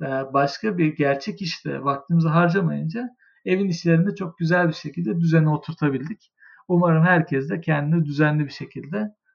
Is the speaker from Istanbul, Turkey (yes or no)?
no; Ankara, Turkey; Şimdi Ankaralıyız mesela.